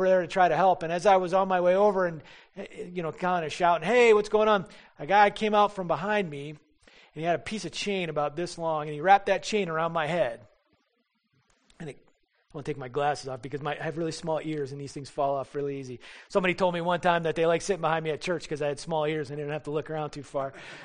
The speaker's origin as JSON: {"language": "English", "region": "Michigan", "country": "United States", "tie": "born or raised there", "said": "My brother and I, my Detroit police officer brother now, and I, we grew up in Michigan"}